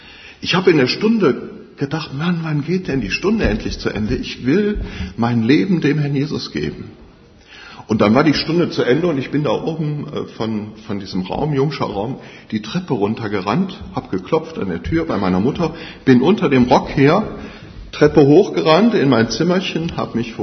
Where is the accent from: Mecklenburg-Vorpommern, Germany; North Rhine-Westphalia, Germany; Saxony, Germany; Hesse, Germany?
North Rhine-Westphalia, Germany; Refrath; Ja, ich hier in Refrath geboren, als Kind in dem Haus groß geworden, um die Gemeinde herum. Der Papa war Hausvater hier im Haus.